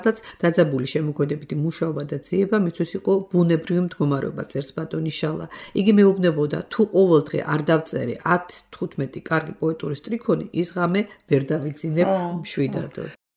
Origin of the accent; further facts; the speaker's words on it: Imereti, Georgia; მე იმერელი ვარ ტობანიერიდან.